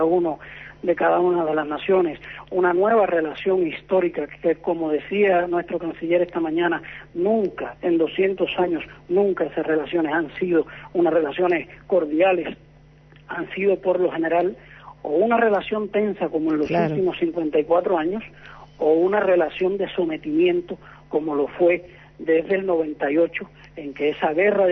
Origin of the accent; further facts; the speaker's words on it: Las Tunas, Cuba; born there; Las Tunas es la ciudad, es la capital de la provincia donde yo nací hace 44 años.